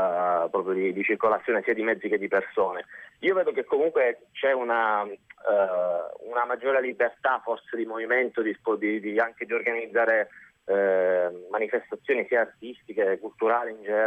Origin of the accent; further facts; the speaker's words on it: Palermo, Sicily, Italy; loro hanno interpellato anche me come palermitano